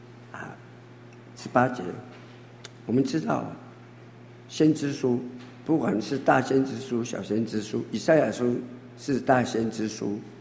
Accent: Taiwan; 有的时候我们台湾人也会这样的

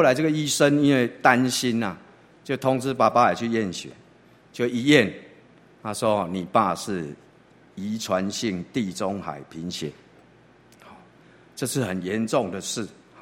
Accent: Taipei, Taiwan; 是土生土长在这里长大到现在，那五十几年前的这个社子岛，它真的是个岛，很偏僻的一个地方

